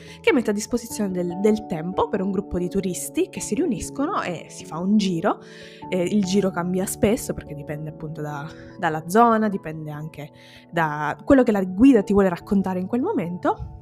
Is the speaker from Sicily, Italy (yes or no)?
yes; Sicily, Italy; Da persona del sud, da siciliana, sinceramente questo discorso mi fa molto piacere.